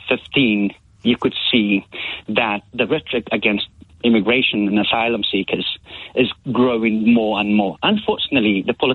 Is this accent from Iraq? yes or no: yes; Iraq; now in United Kingdom; I came to this country in 2007. I'm Kurdish from Iraq.